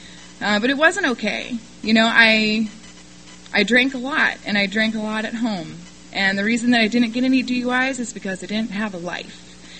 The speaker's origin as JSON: {"language": "English", "region": "Kentucky", "country": "United States", "tie": "born or raised there", "also_born_or_lived": "Ohio", "said": "So I was born in Ohio and I was raised in Kentucky. So I started drinking like a Kentucky girl quite some time ago"}